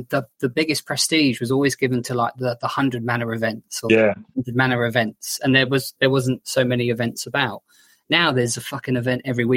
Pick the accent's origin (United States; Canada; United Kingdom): United Kingdom; because we're also British and polite